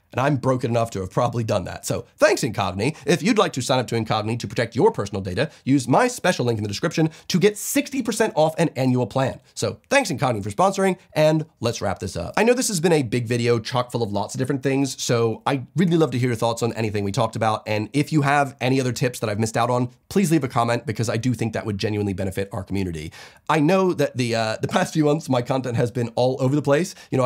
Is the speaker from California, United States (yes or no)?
no; New Jersey, United States; I'm actually doing a big trip to my hometown in New Jersey, where I'm taking my girlfriend who has never been.